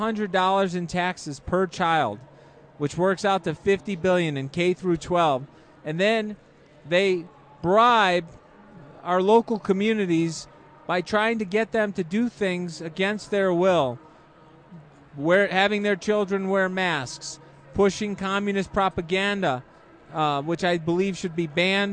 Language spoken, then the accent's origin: English; Chicago, Illinois, United States; Yep, and in Chicago and then the Chicagoland area. But I've lived in Illinois my entire life.